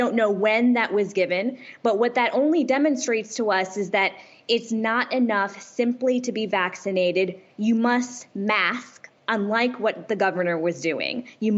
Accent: California, United States; In California, to give you another example, my home state

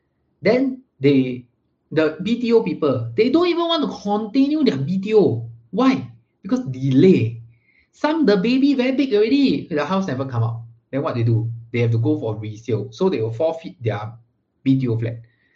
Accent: Singapore; But I feel that as a Singaporean, we have to learn to ride the wave together with the government.

